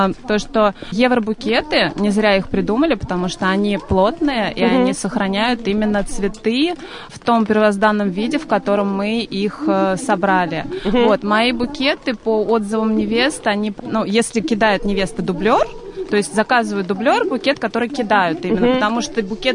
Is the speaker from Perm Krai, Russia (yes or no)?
no; Belozersk, Vologda Oblast, Russia; Я флорист … Я из Белозерска, но работаю также и по Раменскому району, и по Воскресенскому району.